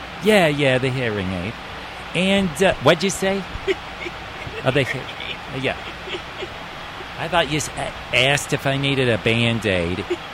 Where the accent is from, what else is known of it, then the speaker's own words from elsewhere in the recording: New York, United States; I am from New York.